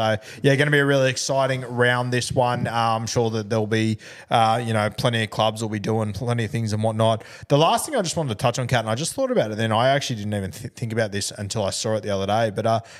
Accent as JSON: {"language": "English", "country": "Australia", "said": "my culture doesn't go all that much deeper than just being Australian."}